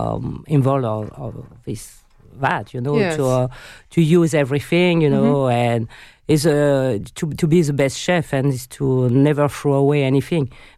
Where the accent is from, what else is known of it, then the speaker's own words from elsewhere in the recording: Avignon, Provence-Alpes-Côte d'Azur, France; English is a second language; also born or lived in Nîmes; now in Paris, France; because I born in Nîmes and I growing up in Avignon.